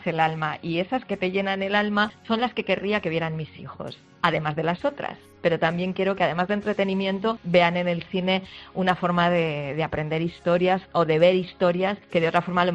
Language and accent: Spanish; Guadalajara, Castilla-La Mancha, Spain; A mí me gusta decir que soy de Guadalajara, pese a que la pregunta siguiente muchísimas de las veces es de México, no, de España.